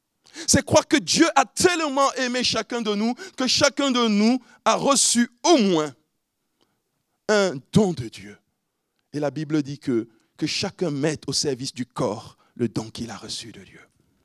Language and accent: French; Cameroon; now in France; En ce qui me concerne, je suis originaire du Cameroun et je vis en France depuis 22 ans.